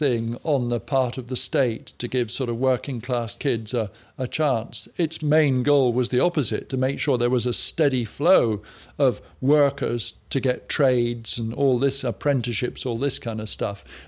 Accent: Cheltenham, South West England, United Kingdom; I grew up in Cheltenham, the archetypal middle class town.

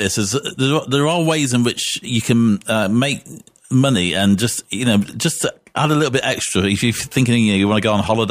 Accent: United Kingdom; And I, as a British person, was really surprised how much it would cost to maybe just have a broken arm in the US

